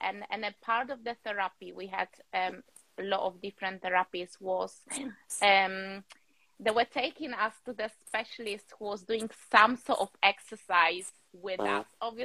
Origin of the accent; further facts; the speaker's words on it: Poland; now in England, United Kingdom; I'm Polish. I was born in Poland. And I'm living in England in a beautiful coast by the sea.